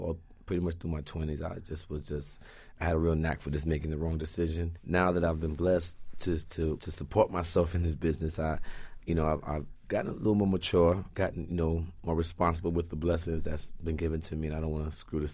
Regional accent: New York City, New York, United States; what I was allowed to see and be around growing up in Vanderveer

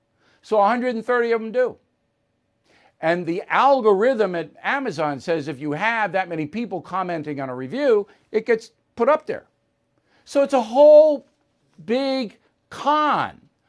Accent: United States; But me as an American, I can't support that kind of stuff.

